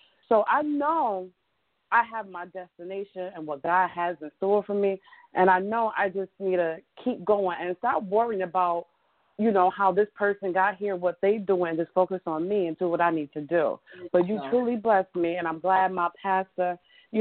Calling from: Windsor, Connecticut, United States; I'm calling from Windsor, Connecticut.

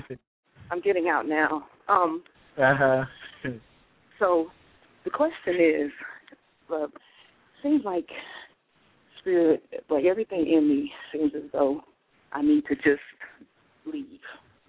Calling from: North Carolina, United States; I'm calling from North Carolina.

